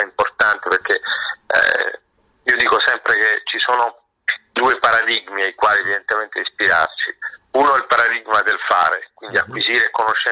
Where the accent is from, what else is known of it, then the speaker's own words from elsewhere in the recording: Andria, Apulia, Italy; in giro per la mia città natale, che appunto è Andria